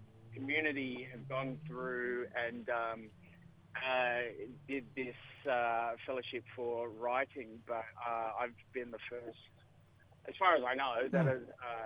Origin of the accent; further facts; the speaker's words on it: La Perouse, New South Wales, Australia; I'm a proud Biripi, Warramai, Wadi Wadi, Walbunja man from Sydney, and I grew up in La Perouse.